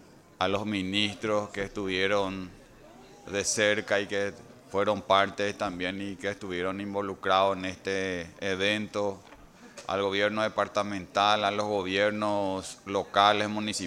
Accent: Paraguay; como representante del departamento de Itapúa y como paraguayo

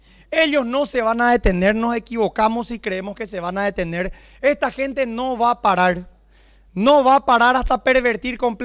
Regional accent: Paraguay; yo primero hablo como padre de familia, segundo como paraguayo y quizá como último como político.

